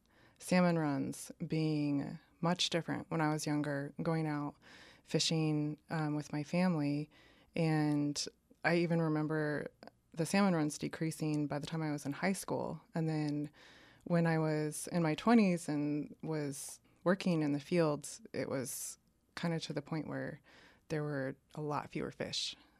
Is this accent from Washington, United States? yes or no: yes; Shelton, Washington, United States; Yeah, so growing up during that time, there was definitely a lot of logging. So I do remember just driving through miles and miles of clear cuts.